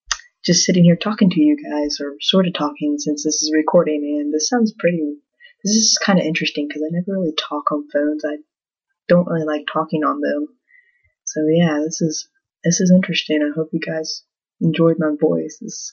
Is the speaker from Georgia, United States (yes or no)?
yes; Georgia, United States; I am from the United States, from Georgia specifically.